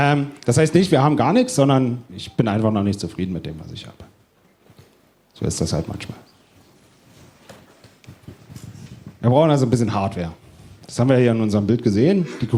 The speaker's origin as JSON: {"language": "German", "town": "Dresden", "region": "Saxony", "country": "Germany", "said": "Also ich komme aus Dresden und wir haben ein sehr gutes französisches Restaurant."}